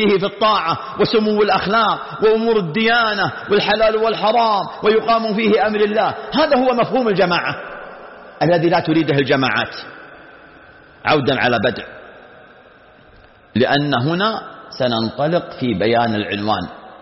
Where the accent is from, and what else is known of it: Saudi Arabia